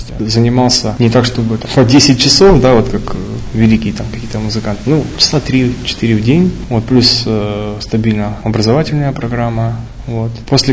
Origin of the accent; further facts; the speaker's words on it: Rostov-on-Don, Rostov Oblast, Russia; Сам с родом с Ростова, получается, на юге. Родился я, в общем-то, в хорошей семье.